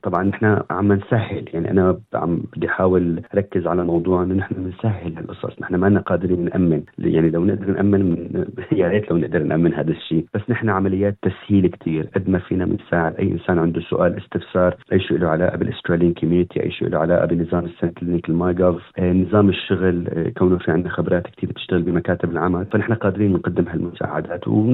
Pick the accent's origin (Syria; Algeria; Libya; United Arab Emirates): Syria; now in Australia; أو أي شيء نقدر كسوريين نقدر نساعد ونساهم